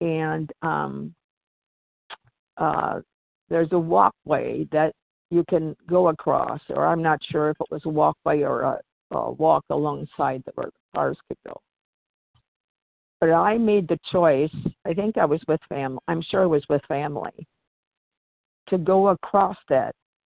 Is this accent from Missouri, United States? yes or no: no; Washington, United States; I'm from Washington State.